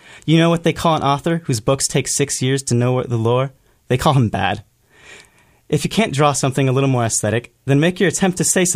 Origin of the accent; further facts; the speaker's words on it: Red Bluff, California, United States; I'm from Red Bluff. I like to go hiking there, too.